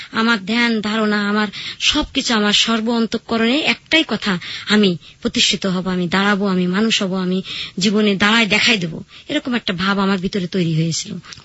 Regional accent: Rajshahi, Rajshahi Division, Bangladesh; রাজশাহী তো আমার চেনা জায়গা, রাজশাহী থেকে আসছি

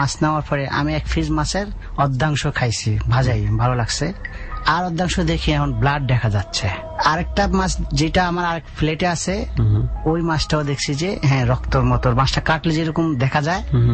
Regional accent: Chandpur, Chittagong Division, Bangladesh; যেহেতু আমার বাড়ি চাঁদপুরে, চাঁদপুর জেলা, আমরা মাঝে মধ্যে চাঁদপুরে যাই।

